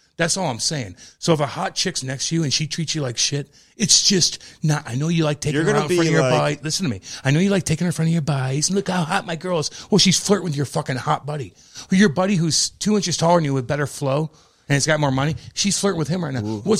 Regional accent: Eureka, Missouri, United States; Look, I finally got attention. I'm from Eureka, Missouri.

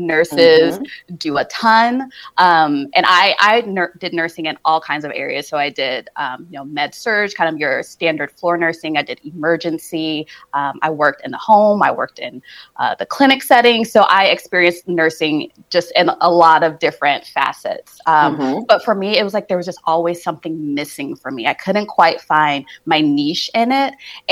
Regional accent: New Jersey, United States; born there; also born or lived in New York / Florida / California; now in Asheville, United States; I was born in New Jersey. So I'm a Jersey girl by birth. I grew up in New Jersey, New York, Florida, and California before made my way to Western North Carolina.

